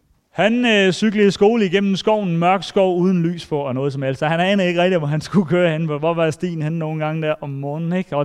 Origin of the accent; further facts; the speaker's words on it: Region of Southern Denmark, Denmark; hjemme på gården i Sønderjylland, hvor jeg er fra